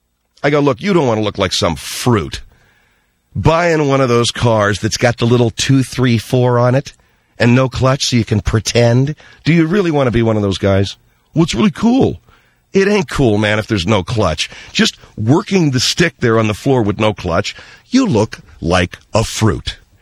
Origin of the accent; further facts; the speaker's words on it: Arcadia, United States; I took her out to see the cap because I grew up in Arcadia, and I had this truck